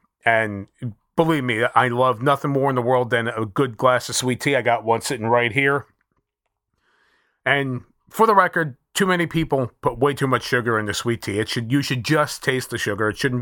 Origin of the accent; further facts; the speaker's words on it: New Jersey, United States; I was born and raised in North Jersey of very deep South influence. I was raised by two Depression-era Southern parents